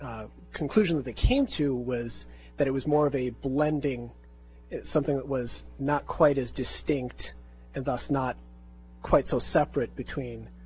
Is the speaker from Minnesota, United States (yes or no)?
yes; St. Paul, Minnesota, United States; I'm from St. Paul, Minnesota.